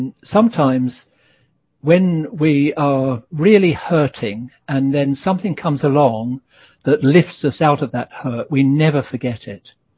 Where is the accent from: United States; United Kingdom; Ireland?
United Kingdom; England; I'm male, I'm English, I'm a journalist, I'm a family man.